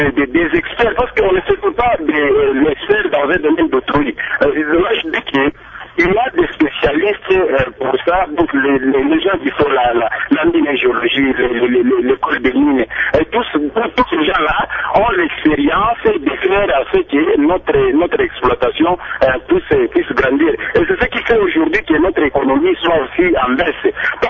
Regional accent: DR Congo; ici chez nous au Congo

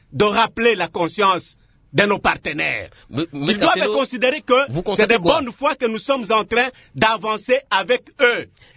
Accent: DR Congo; nous sommes Congolais

